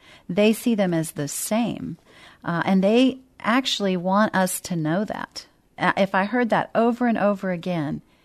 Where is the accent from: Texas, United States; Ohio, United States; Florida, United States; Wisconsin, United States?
Texas, United States; San Antonio; I grew up here in San Antonio on the south side of town, and so I have a special love for the culture.